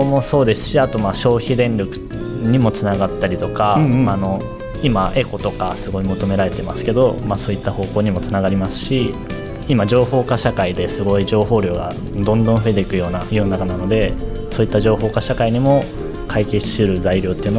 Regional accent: Hokkaido, Japan; やっぱり地元が北海道なので。

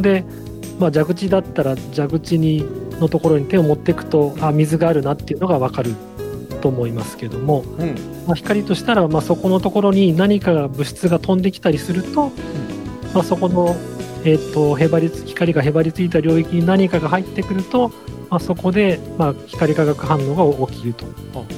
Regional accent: Nagaoka, Niigata, Japan; also born or lived in Nara; 生まれは奈良県なんですけど、ちっちゃいと幼稚園まで奈良にいて、その後長岡の義歌台ができるっていうので、長岡に引っ越して高校まで長岡にいました。でその後は大学は東京の方だったので。

